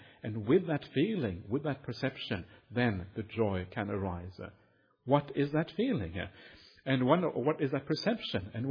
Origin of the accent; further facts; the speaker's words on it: Perth, Western Australia, Australia; Actually, I come from Perth.